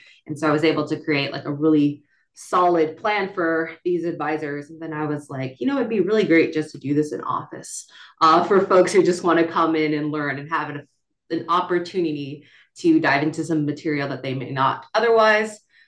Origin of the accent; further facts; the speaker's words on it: California, United States; also born or lived in East Coast; now in Chico, United States; And born and raised in California, spent some time on the East Coast though. And after lockdown, after the hiatus of the pandemic, decided I wanted to come back to California and found my way to Chico.